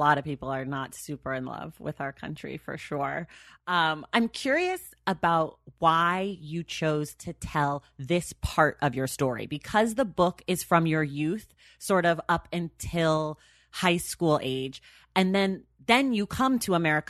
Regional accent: Oakland, California, United States; I'm from Oakland, which we talked about before we started

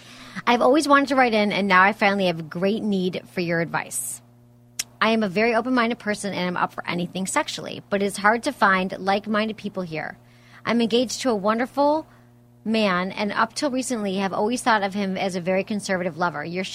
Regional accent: Michigan, United States; I know you're in Wisconsin. I'm from Michigan.

